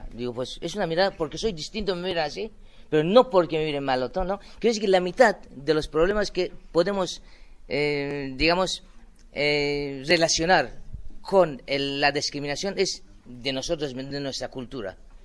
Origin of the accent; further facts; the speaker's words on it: Iran; Yo soy persa con todo orgullo.